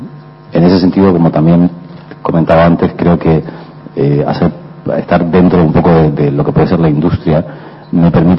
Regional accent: Spain; nunca, jamás sería imposible desestimar mi faceta como cineasta español, porque es lo que soy y es de lo que me alimento. O sea, me alimento básicamente de mi cultura y de mi país

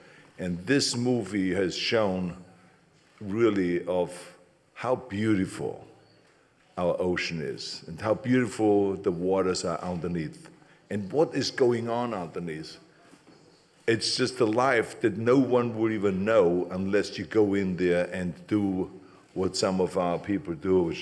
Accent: Austria; I grew up in Austria.

